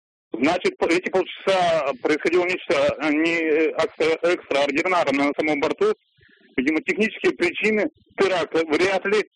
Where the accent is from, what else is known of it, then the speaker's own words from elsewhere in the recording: Perm, Perm Krai, Russia; я из Перми.